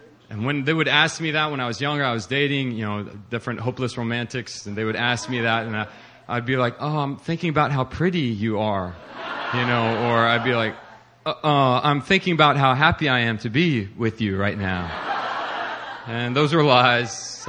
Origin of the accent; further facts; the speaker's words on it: Virginia, United States; His name is Hong, and we grew up together in Northern Virginia.